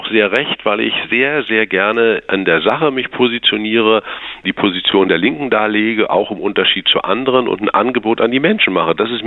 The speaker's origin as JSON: {"language": "German", "region": "East Germany", "country": "Germany", "said": "Ich bin als Ostdeutscher in besonderer Weise daran interessiert, dass es hier nicht via Ölembargo ein industrielles Desaster gibt."}